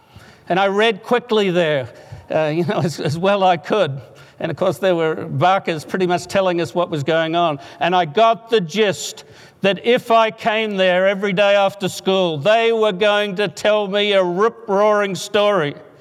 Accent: Sydney, New South Wales, Australia; born or raised there

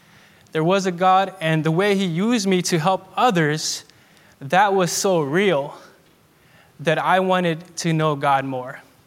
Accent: Peru; now in United States; I was born in Peru.

